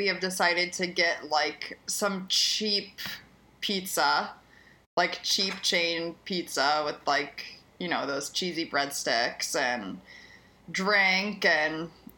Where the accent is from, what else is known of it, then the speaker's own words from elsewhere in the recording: Chicago, Illinois, United States; I'm from Chicago. I know, I'm from Chicago.